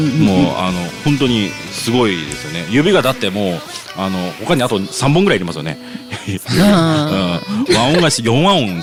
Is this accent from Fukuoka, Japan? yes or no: yes; Fukuoka, Japan; やっぱ僕ら福岡の人間なんで、